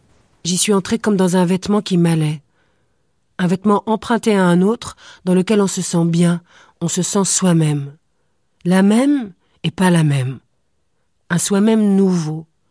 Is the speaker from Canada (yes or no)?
no; France; est allemand, je suis française.